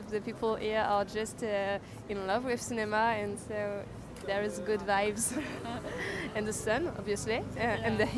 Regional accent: Paris, Île-de-France, France; English is a second language; I'm coming from Paris. I'm here for work.

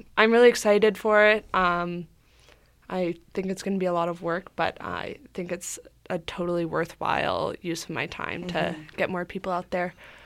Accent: Boulder, Colorado, United States; moved away as an adult; now in Vancouver, Canada; I'm originally from Boulder, Colorado, but I moved to Vancouver to go to school here, as many of us did.

